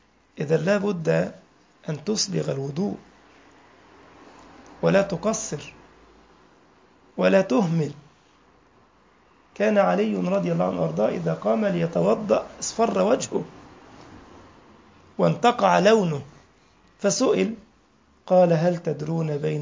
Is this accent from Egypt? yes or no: yes; Egypt; فرعون كان عندنا في مصر